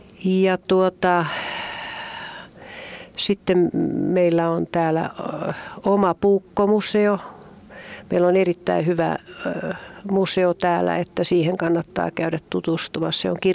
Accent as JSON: {"language": "Finnish", "town": "Ilmajoki", "region": "South Ostrobothnia", "country": "Finland", "lives_now": "Kauhava, Finland", "said": "Muuten mä olen kotoisin Ilmajoen Munakasta. Minä ehdottomasti haluan aina sanoa, että mä olen Munakasta."}